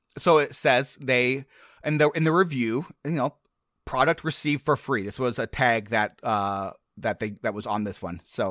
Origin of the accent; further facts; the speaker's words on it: Nebraska, United States; Warren Buffett's from Nebraska, and I'm from Nebraska